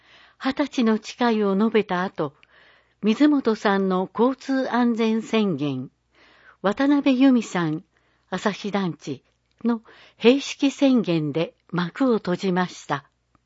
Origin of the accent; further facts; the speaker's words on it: Kikuchi, Kumamoto, Japan; 私は菊池市に生まれ育ったことを誇りに思います。